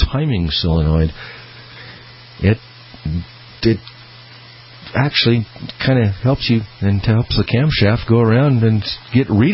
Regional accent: Peoria, Illinois, United States; born there; Where I was born in Peoria, Illinois, is number 44.

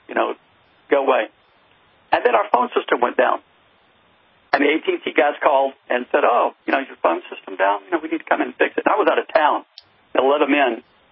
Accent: Texas, United States; I'm from Texas. I've got a 357 Magnum revolver.

